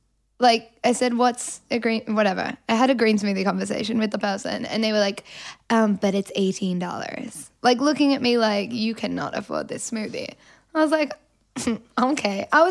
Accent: Melbourne, Victoria, Australia; Yes, I'm from Melbourne.

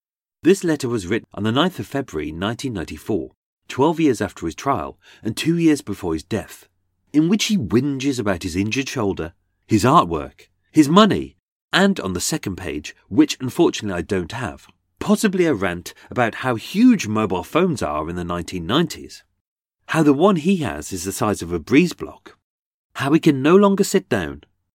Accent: Birmingham, West Midlands, United Kingdom; accent: Brummie; I shall perform this in my birth accent. As being a Brummie, I used to sound like Benny from Crossroads.

